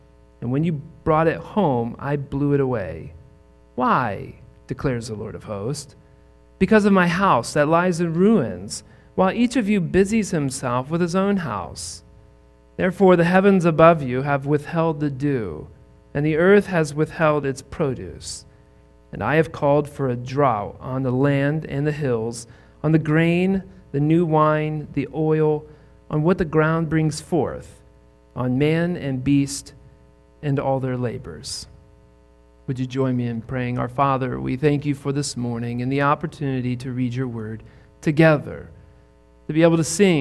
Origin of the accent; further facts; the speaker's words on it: Indiana, United States; I grew up in Indiana. We did not see guys like Ben all that often. Indiana has NASCAR fans like Wyoming has cowboys.